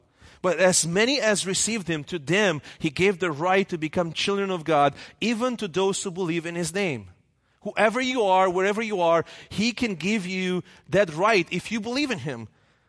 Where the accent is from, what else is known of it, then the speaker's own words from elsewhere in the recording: Romania; English is a second language; In my hometown in Romania right now